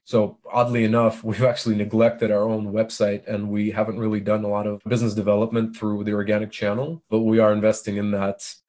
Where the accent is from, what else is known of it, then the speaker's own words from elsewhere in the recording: Moscow, Russia; I was born in Moscow, Russia in 1983. That was a very interesting time. I remember growing up there